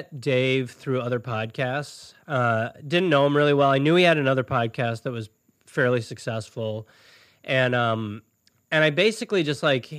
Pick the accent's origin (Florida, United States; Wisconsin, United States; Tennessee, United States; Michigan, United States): Wisconsin, United States; Yeah, I was raised in Wisconsin.